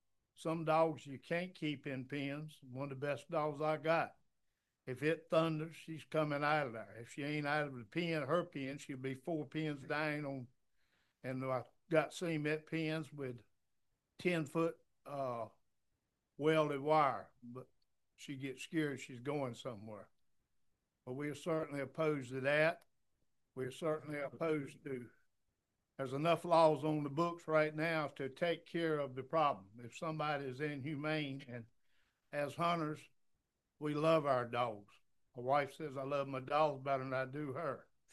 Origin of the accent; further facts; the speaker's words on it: Camden County, North Carolina, United States; from Camden County.